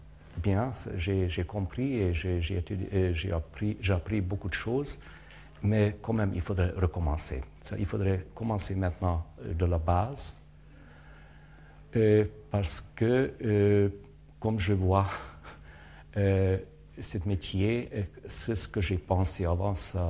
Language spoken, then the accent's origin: French; Hungary; Qui êtes-vous? Je viens de la Hongrie.